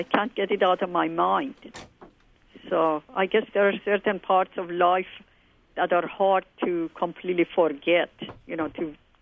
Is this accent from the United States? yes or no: no; Iran; as so many other things that has to do with my growing up in Iran.